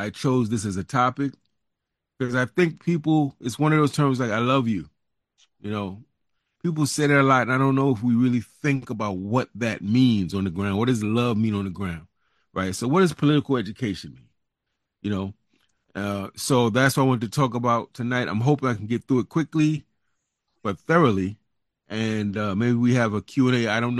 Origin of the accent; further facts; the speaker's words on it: Harlem, New York, United States; I am born and raised in Harlem, New York. I still live in the neighborhood of my birth. Most people would know it as Sugar Hill Harlem or Hampton Heights Harlem.